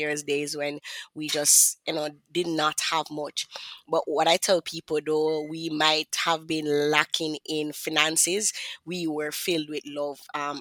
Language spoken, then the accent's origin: English; Kingston, Jamaica; Well, I am from Kingston, Jamaica. So I probably speak a little faster than the average folk. But yes, I'm from Kingston, Jamaica.